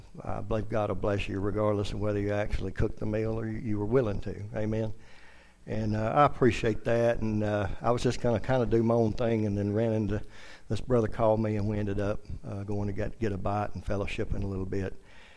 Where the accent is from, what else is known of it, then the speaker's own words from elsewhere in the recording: South Carolina, United States; also born or lived in Augusta; now in North Carolina, United States; And I was born in Augusta, Georgia. And grew up across the Savannah River in South Carolina. And all of my family are still in Aiken County.